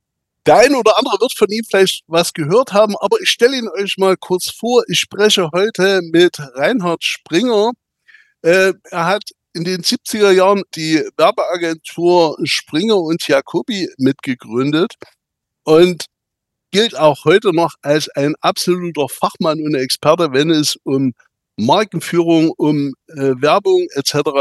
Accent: East Germany, Germany; Und wir hatten ja in der DDR, ich komme ja aus der DDR, bis 1973

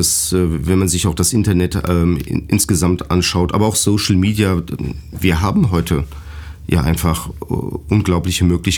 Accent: Mainz, Rhineland-Palatinate, Germany; ich komme ja aus Mainz.

